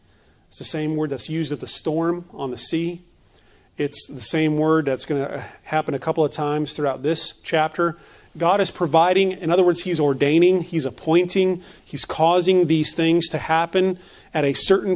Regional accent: Phoenix, Arizona, United States; I grew up in Phoenix, and if you're standing in the sun in 115 degrees and the wind blows, it doesn't feel good.

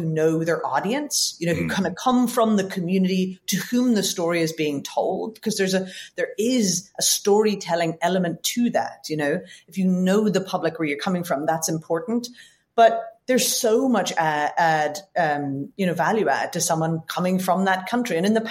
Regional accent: Northern Ireland, United Kingdom; born or raised there

